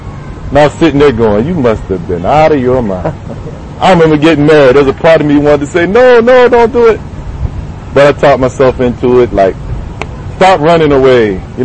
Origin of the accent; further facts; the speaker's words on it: Virginia, United States; accent: southern; also born or lived in Illinois; I'm from Virginia. You might have picked up the southern accent.